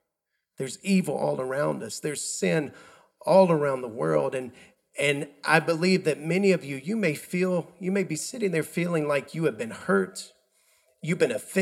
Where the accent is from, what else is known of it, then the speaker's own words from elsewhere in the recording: United States; now in Indonesia; right here at home in Indonesia. Also, my home country of the United States